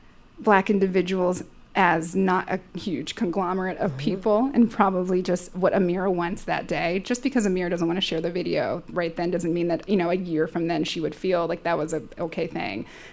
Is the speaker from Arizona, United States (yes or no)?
yes; Tucson, Arizona, United States; I grew up in Tucson, Arizona. It's very white.